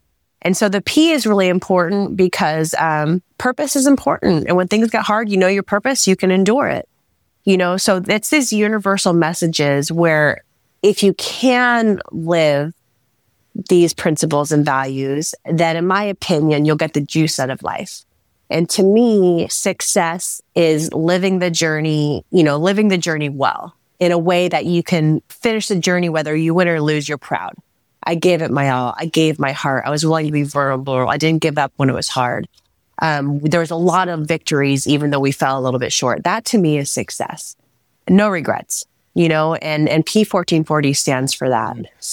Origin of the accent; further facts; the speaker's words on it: California, United States; I grew up in the Bay Area.